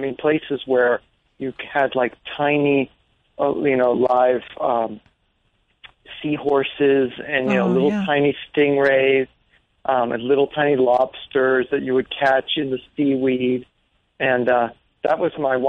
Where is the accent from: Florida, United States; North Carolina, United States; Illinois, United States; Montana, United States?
Florida, United States; Miami; No, people often guess that, but I'm from the New York of the South. I'm from Miami.